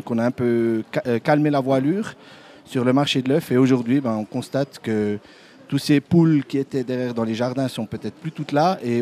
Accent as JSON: {"language": "French", "town": "Bonfol", "region": "Jura", "country": "Switzerland", "said": "il vient de Bonfol, de la nouvelle commune de Basse-Fontaine."}